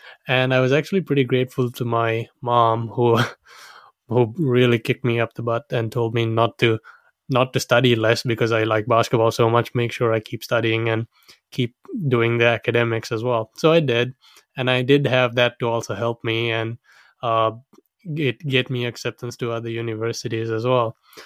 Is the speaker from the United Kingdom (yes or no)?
no; Sri Lanka; I was born and raised in Sri Lanka